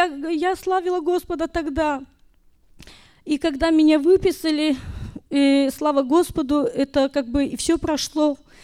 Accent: Ashmyany, Grodno Region, Belarus; Мы из Белоруссии, из города Ашмян. У нас двое детей.

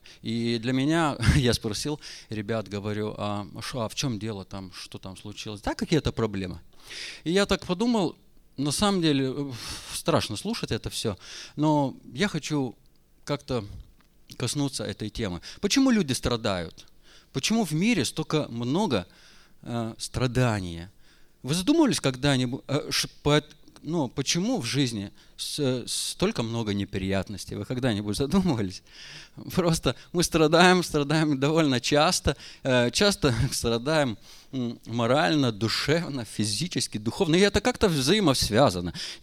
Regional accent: Lithuania; немножко я горжусь, наверное, этим, что я литовец

